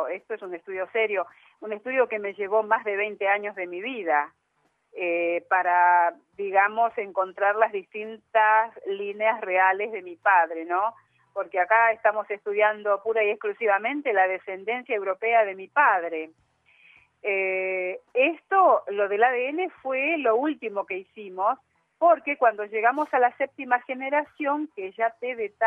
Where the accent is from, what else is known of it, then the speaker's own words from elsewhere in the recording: Garín, Buenos Aires Province, Argentina; Y mira, yo nací acá en Garín.